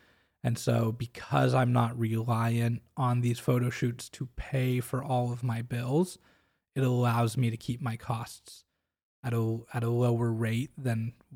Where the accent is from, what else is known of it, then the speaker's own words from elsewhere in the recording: Portland, Oregon, United States; I grew up in the Portland area, so I have a lot more word of mouth and connection out in that area.